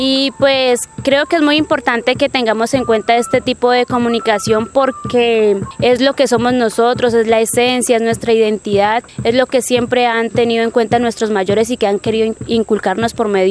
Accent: Toribío, Cauca, Colombia; vengo del territorio de Toribío. Actualmente vivo en el resguardo de López Adentro.

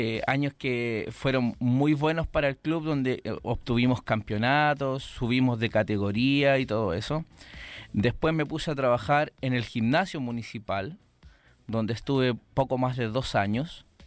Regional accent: San Joaquín, Santiago Metropolitan Region, Chile; Yo soy de acá de San Joaquín, de la población La Legua. Mis padres son de acá, todo, nacido y criado en La Legua también.

